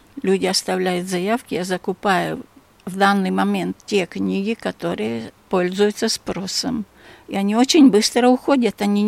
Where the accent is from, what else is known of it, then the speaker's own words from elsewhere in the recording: Bobrinka, Omsk Oblast, Russia; also born or lived in Jelgava, Latvia; За Омском-то есть Дробышевский район, село Бобринка, где я выросла.